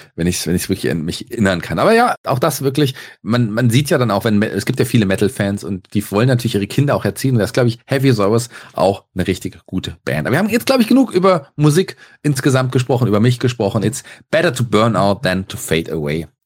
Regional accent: Fulda, Hesse, Germany; Nee, ich komme aus Fulda und da gibt es das Kreuz, wo ich ja auch mittlerweile noch auch arbeite.

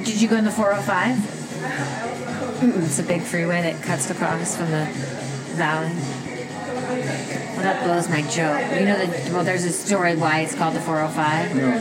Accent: Chicago, Illinois, United States; now in New York, United States; I mean, Chicago's my hometown, but I mean, I've been in New York for so long, it's now my hometown.

